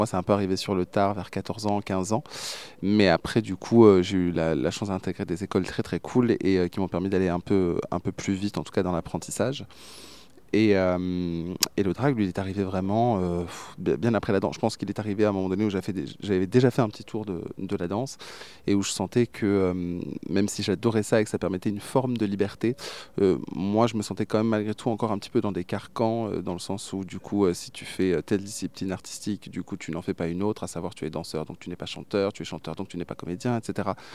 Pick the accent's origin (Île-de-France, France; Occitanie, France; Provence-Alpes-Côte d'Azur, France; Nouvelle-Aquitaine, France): Provence-Alpes-Côte d'Azur, France; Arles; parce qu'à la base je suis originaire d'Arles.